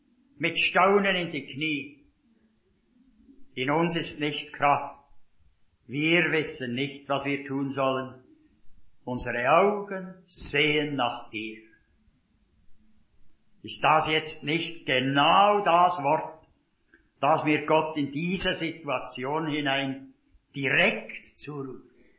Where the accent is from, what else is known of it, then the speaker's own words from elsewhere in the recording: Bern, Switzerland; accent: Bernese dialect; sie haben eine ausgesprochene Sympathie für uns Berner. Zuerst sprach ich in den Wochengottesdiensten meinen Berner Dialekt.